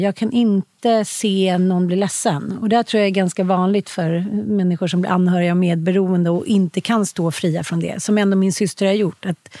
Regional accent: Salem, Stockholm County, Sweden; born there; also born or lived in Jönköping / Småland / Dalarna; Så att jag föddes i Salem utanför Stockholm och sen så hade jag flyttat typ 7-8 gånger inne i Jönköping, i Småland, i Dalarna.

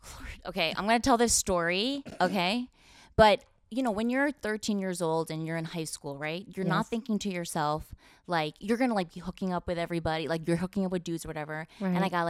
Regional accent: New Jersey, United States; I grew up very Korean, conservative, Christian household. I grew up in Northern New Jersey, just right across the George Washington Bridge.

